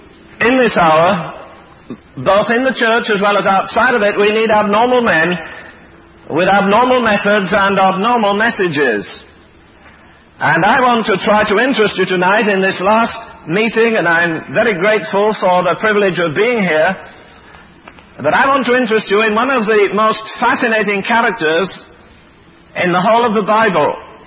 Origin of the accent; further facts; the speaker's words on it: England, United Kingdom; you may believe I'm English, but you'd hardly believe that in the little schoolhouse in England, I learned what is the most, or the best known story in America, about America.